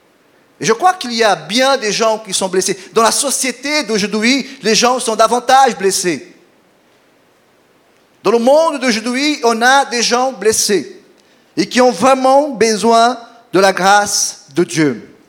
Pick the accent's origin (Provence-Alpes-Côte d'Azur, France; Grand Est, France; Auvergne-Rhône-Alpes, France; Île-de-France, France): Grand Est, France; Mulhouse; Je viens de Mulhouse. Vous connaissez Mulhouse? C'est la plus belle ville de France.